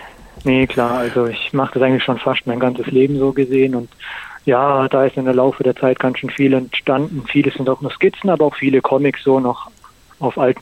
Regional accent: Baden-Württemberg, Germany; now in Tuttlingen, Germany; Nee, eigentlich nicht. Bin eigentlich Badener.

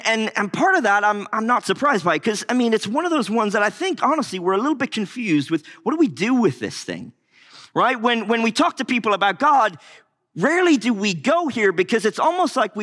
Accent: Ireland; I'm Irish, I relate, right?

